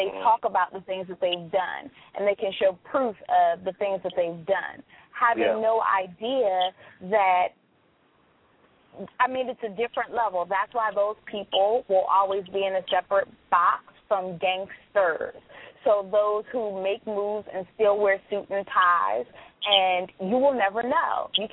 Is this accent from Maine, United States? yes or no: no; Inglewood, California, United States; I grew up in Inglewood.